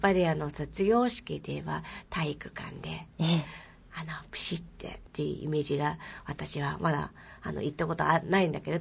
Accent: Mongolia; Japanese is a second language; now in Japan; いや私たちモンゴル人には雨っていうそういう考え方がないっていうか

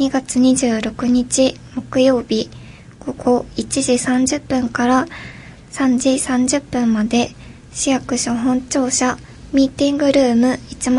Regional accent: Shimada, Shizuoka, Japan; 私は島田市出身です。

